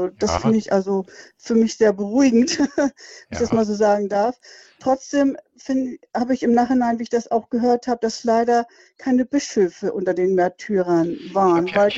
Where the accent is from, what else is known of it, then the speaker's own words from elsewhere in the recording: Arnsberg, North Rhine-Westphalia, Germany; born there; ich bin in Arnsberg geboren, wo ja auch vor 800 Jahren mal eine Marienerscheinung war.